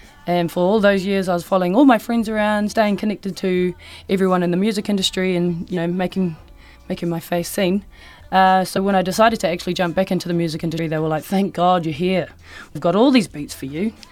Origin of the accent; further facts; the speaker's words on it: Christchurch, New Zealand; I was born in Christchurch and raised all over the South Island in Australia.